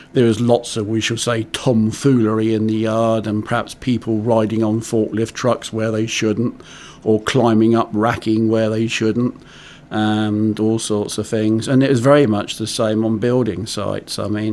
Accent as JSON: {"language": "English", "region": "South East England", "country": "United Kingdom", "tie": "born or raised there", "said": "and I came along in 1954. So I'm born and bred on the Isle of Wight."}